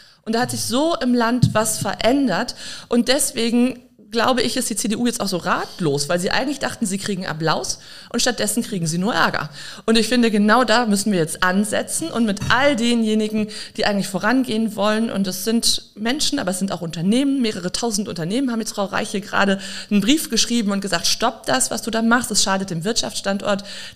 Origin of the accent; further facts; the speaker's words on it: Rhineland, Germany; ich bin Rheinländerin, das ist eh so in meiner Natur eher drin, fröhlich sein zu wollen